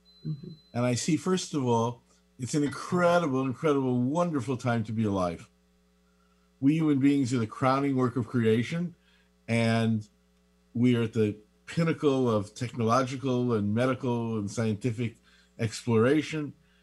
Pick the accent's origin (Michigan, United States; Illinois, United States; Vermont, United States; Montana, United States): Illinois, United States; Chicago; now in San Diego, United States; I live in San Diego. I grew up in Chicago.